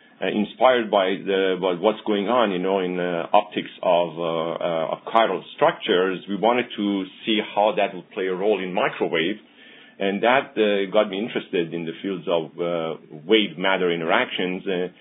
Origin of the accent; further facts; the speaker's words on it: Iran; moved away as an adult; now in United States; I was born in Iran, grew up there, and went to my college there. I got my bachelor's degree there, and then I came to United States for my graduate study.